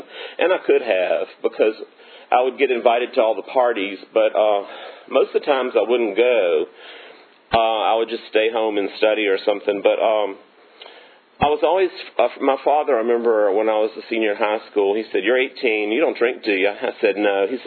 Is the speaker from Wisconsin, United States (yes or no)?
no; Virginia, United States; I grew up in Cumberland County. It's a little, small, poor county. It's between Powhatan and Buckingham counties on